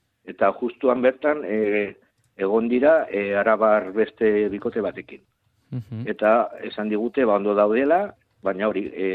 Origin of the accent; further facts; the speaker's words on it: Vitoria-Gasteiz, Basque Country, Spain; hemen ni Gasteiztarra naiz.